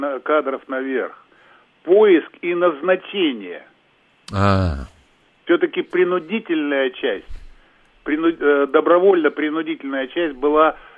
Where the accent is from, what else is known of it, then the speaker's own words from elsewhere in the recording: Leninogorsk, East Kazakhstan Region, Kazakhstan; Нет, это, да, горно-обогатительный комбинат, правильно ты сказал, Лениногорск, Восточно-Казахстанская область.